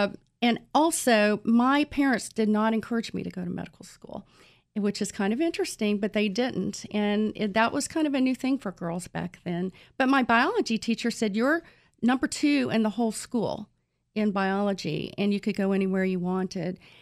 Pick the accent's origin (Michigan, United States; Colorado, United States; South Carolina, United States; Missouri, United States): South Carolina, United States; Columbia; also born or lived in New Orleans / Tallahassee; I was born in New Orleans, spent a little bit of time in Tallahassee, Florida, and ended up in the fifth grade in Columbia, South Carolina.